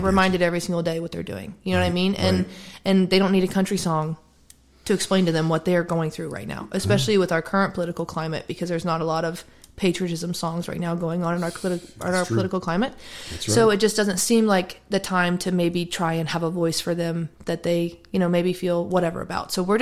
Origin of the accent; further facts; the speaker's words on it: Oklahoma, United States; I'm from Oklahoma, you know, and so grew up with a lot of our education being about the Oklahoma City bombing in 95. And I was born in 96